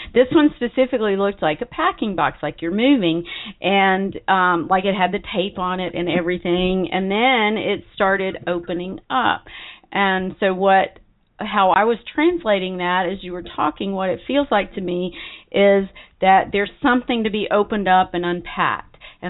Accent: North Carolina, United States; also born or lived in Georgia, United States; So for a long time after I moved back to my hometown in North Carolina, I still had my 770 area code.

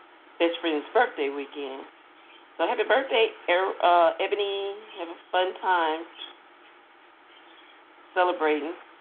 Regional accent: United States; accent: Texas, Oklahoma, Mississippi; You all can really hear my accent, can't you? Like, I have this Texas, Oklahoma, Mississippi accent.

